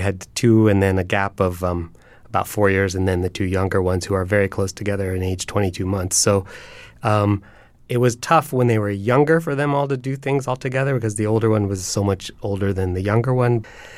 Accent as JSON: {"language": "English", "town": "Columbia", "region": "Maryland", "country": "United States", "tie": "born or raised there", "said": "when I grew up in Columbia, Maryland, there was this family"}